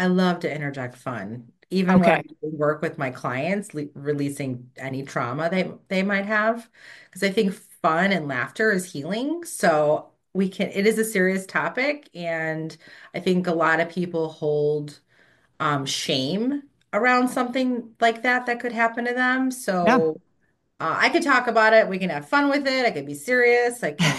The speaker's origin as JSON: {"language": "English", "town": "Chicago", "region": "Illinois", "country": "United States", "lives_now": "Pittsburgh, United States", "said": "Like right now I'm in Pittsburgh with my boyfriend. So yeah, I'm here a lot, but I'm formerly from Chicago."}